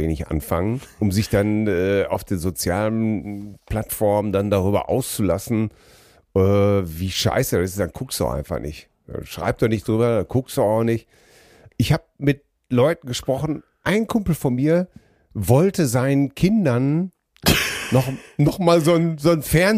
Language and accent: German; North Rhine-Westphalia, Germany; wir sind doch alle groß geworden im Ruhrgebiet